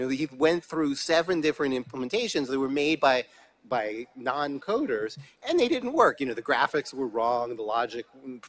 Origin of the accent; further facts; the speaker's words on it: United States; I speak a little bit as an American. Don't boo me. It's not my fault.